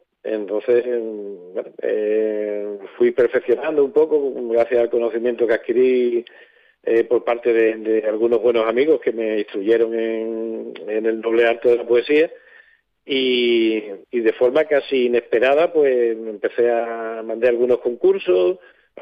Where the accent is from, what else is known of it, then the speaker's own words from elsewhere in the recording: Galicia, Spain; accent: Galician; acento gallego y en el colegio pues a los niños eso no les gustaba